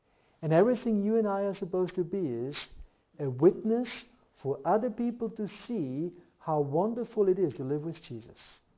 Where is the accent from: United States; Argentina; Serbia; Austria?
Austria; you know what, I came from Austria, particular only to answer you that question